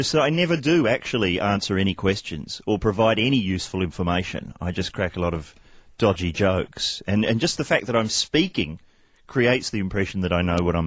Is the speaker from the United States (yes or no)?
no; New Zealand; now in Australia; I always say New Zealanders the forgotten wogs because, you know, we are.